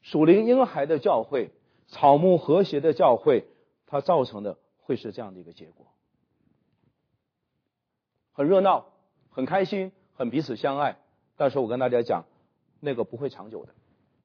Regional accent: North China, China; 我是北方人的哈，我们的过去呢有一个童谣叫做拉大锯扯大锯，老家门口唱大戏

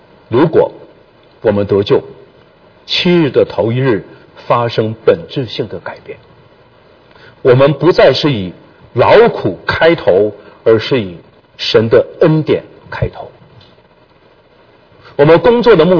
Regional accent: China; 我们中国人知道马克思所说的资本家压榨工人，现在在我们眼前在上演

